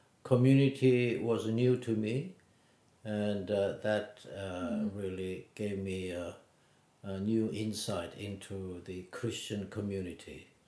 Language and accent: English; North Korea; moved away; also born or lived in South Korea; I'm originally from North Korea. Our family fled to South before Korean War in 1950.